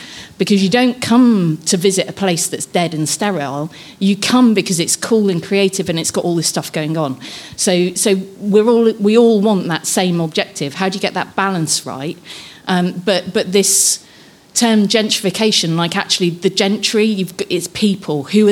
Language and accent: English; South West England, United Kingdom; moved away as an adult; also born or lived in London; I grew up in Cornwall